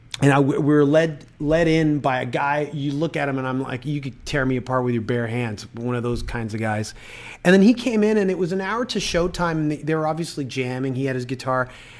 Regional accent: Toronto, Ontario, Canada; I was like, yeah, we're from Toronto. Toronto, great place.

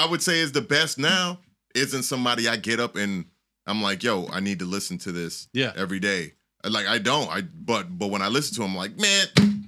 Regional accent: Miami, Florida, United States; I'm not from Florida. I'm from Miami.

